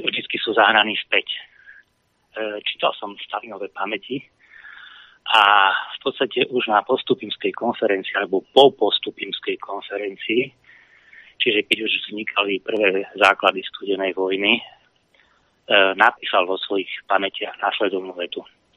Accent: Bratislava, Bratislava Region, Slovakia; Som z Bratislavy, manžel tretie z Bratislavy, žijeme tu, nie sme kavárnici.

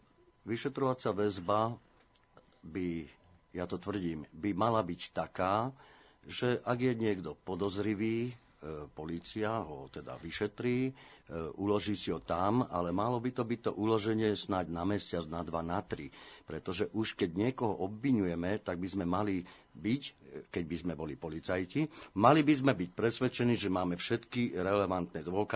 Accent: Bratislava, Bratislava Region, Slovakia; keďže ja som z Bratislavy, že mám právo byť v Bratislave

